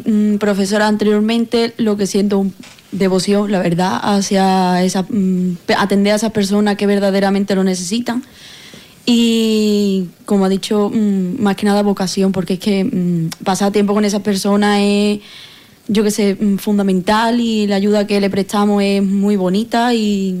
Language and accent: Spanish; Osuna, Andalusia, Spain; De Osuna.